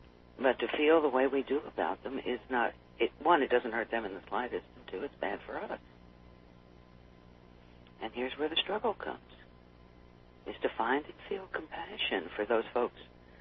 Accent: Texas, United States; I grew up in Texas in a time where there was miles and miles of miles and miles, and absolutely no public transportation outside of the cities.

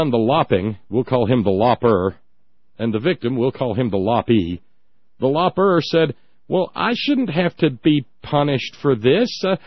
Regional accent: United States; And just because I'm an American does not make the slaughter of Iraqi children okay.

